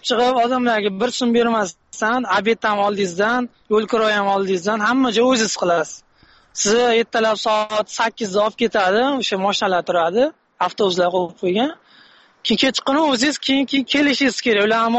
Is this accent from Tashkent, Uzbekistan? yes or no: no; Kokand, Fergana Region, Uzbekistan; O'zim Qo'qonlikman. Qo'qonda o'sha ko'rdim